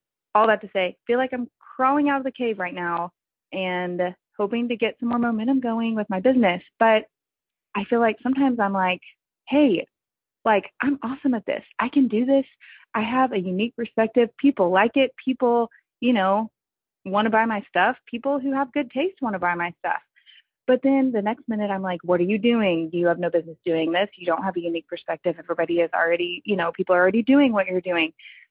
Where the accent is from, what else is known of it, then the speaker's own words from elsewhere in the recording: Texas, United States; I'm from Texas, and I am catching up on some of your episodes.